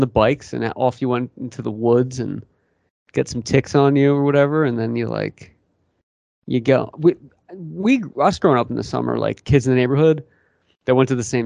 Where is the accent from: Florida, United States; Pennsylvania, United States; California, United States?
Pennsylvania, United States; You know, there was something like cool about that growing up in Pennsylvania.